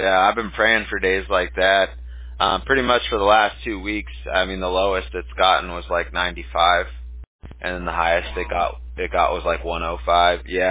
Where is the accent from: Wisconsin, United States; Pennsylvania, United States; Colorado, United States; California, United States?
California, United States; I grew up in California, so I had never really experienced that before.